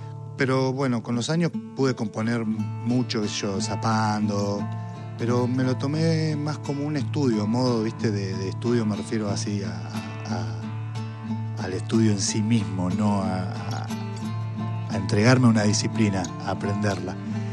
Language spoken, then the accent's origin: Spanish; Villa Regina, Río Negro, Argentina; Empecé a ir a ensayos de bandas que tenía ahí en el pueblo. Yo soy de Villa Regina.